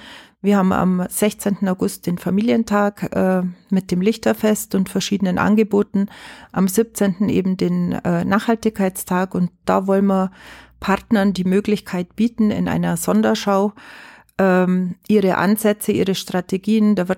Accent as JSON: {"language": "German", "region": "Allgäu", "country": "Germany", "said": "weil ich mich wirklich als Allgäuerin empfinde"}